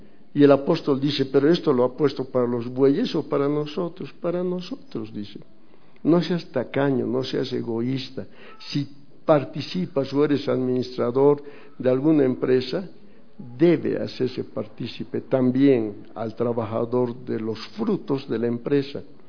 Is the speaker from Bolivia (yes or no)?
yes; Bolivia; Si voy a comprar algo, digo, rebájame, pues, como buen boliviano.